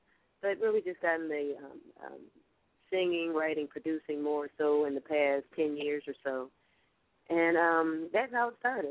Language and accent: English; Toledo, Ohio, United States; now in Georgia, United States; played for a lot of different churches throughout City, Toledo, Ohio, my hometown, and … up in Detroit.